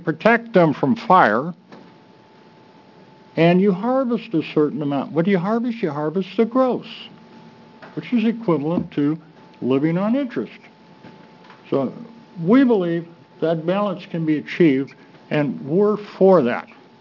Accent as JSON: {"language": "English", "town": "Grants Pass", "region": "Oregon", "country": "United States", "said": "I'm from Grants Pass in Josephine County."}